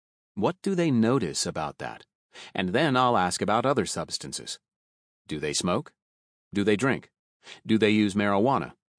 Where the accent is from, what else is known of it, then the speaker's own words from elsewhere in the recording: Michigan, United States; my home state of Michigan.